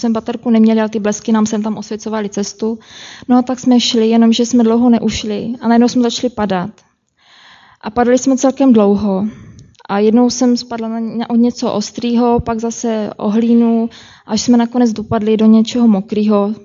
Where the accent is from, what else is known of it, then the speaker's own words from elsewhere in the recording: Moravia, Czechia; protože jsem z Moravy